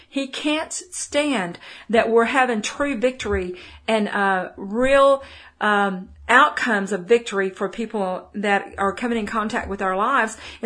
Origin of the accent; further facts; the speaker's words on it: Texas, United States; accent: Texas; That's my little Texas accent there.